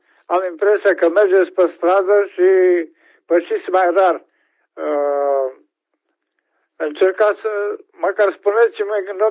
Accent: Oradea, Bihor County, Romania; Și sunt din Oradea.

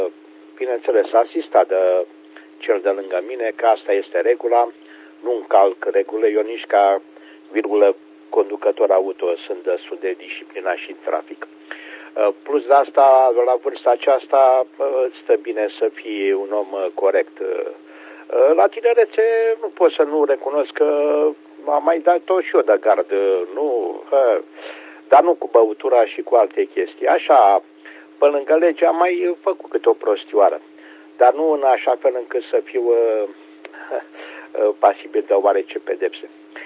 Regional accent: Ploiești, Prahova, Romania; Da, eu sunt din Ploiești.

